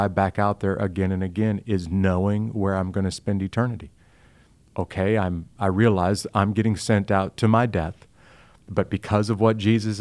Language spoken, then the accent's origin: English; Midwest, United States; but I grew up in the Midwest. Our family didn't own a farm, and the little small farming community I come from, if you don't have a farm, there's not much of a future after high school.